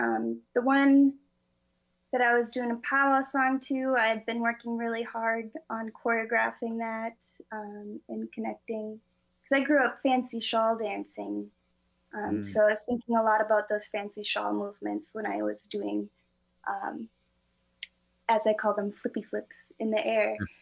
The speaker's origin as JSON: {"language": "English", "town": "Wahpeton", "region": "North Dakota", "country": "United States", "tie": "born or raised there", "said": "I grew up in Wahpeton, North Dakota, but I'd always go visit my grandma in Grand Portage."}